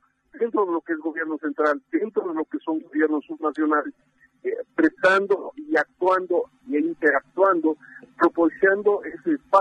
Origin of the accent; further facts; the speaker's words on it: Ecuador; para nosotros como ecuatorianos, la planificación o el poder recuperar en estos 10 años la base de la planificación ha sido un elemento fundamental